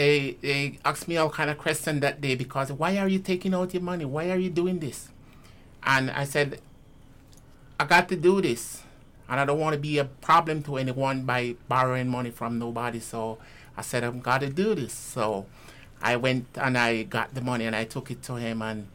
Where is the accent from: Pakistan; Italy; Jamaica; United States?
Jamaica; which it's nonsense because the first word, I'm a Jamaican.